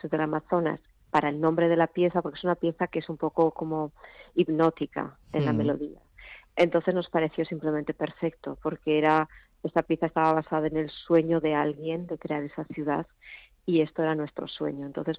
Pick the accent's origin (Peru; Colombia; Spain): Spain; Zumaia, Basque Country; las imágenes donde estoy yo están grabadas en la playa de mi pueblo natal, en Zumaya.